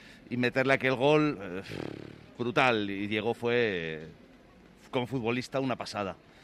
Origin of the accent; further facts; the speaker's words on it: Spain; soy español